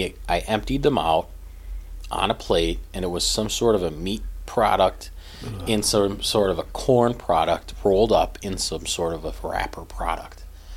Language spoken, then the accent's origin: English; United States; But that's it's maybe not be an American problem, but as an American, we don't always focus on where did this come from